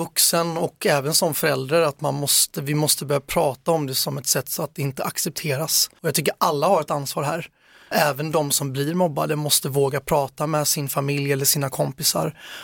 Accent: Falkenberg, Halland County, Sweden; also born or lived in Blekinge; familjen är ursprungligen från Falkenberg. Så att jag föddes i Blekinge men sen uppväxt i Falkenberg.

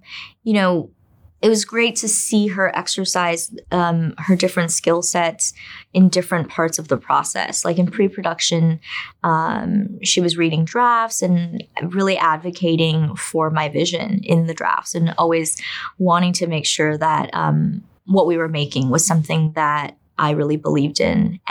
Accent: United States; also born or lived in China; I'm also American. And so I just felt like I could connect with both sides of it, both as a Chinese immigrant who grew up in America, but also then going back as an American expat.

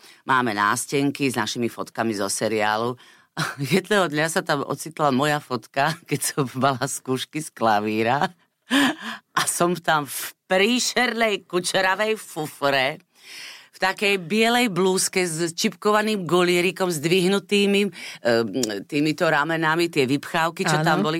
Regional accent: eastern Slovakia, Slovakia; iba nejaká maďarská stanica u nás na Východe tam bola.

